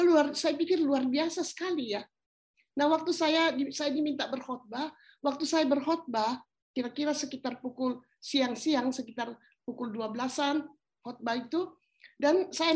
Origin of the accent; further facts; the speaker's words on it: South Sulawesi, Indonesia; saya dari Toraja. Ya. Dan di Toraja itu boleh dikatakan kebanyakan penduduknya beragama Kristen.